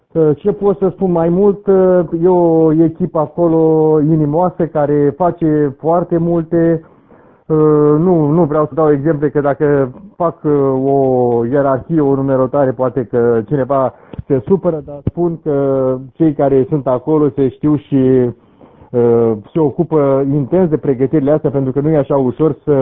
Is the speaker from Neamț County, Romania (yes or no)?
no; Bucharest, Romania; sunt din București